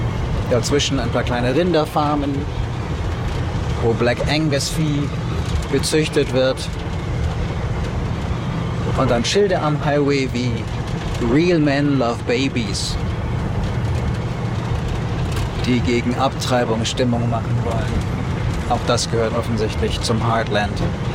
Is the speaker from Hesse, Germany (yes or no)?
yes; Hanau, Hesse, Germany; vor den Toren meiner Heimatstadt Hanau in Hessen.